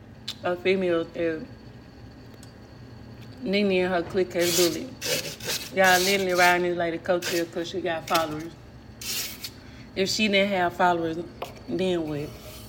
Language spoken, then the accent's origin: English; Memphis, Tennessee, United States; I'm from Memphis, Tennessee. Get it right.